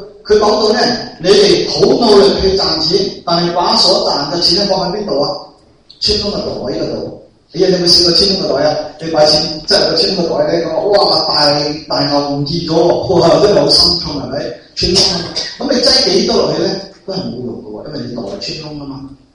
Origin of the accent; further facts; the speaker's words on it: China; 所以咧，我哋中国人咧有个思想嘅就系